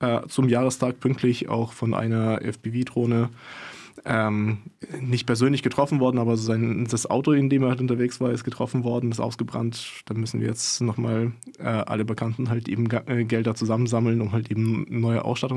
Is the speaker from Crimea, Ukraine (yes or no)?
no; Kyiv, Ukraine; ich komme selbst aus Kiew, da sind teilweise auch Bomben neben dem Kindergarten oder Raketen halt neben dem Kindergarten runtergekommen, wo ich halt gegangen bin damals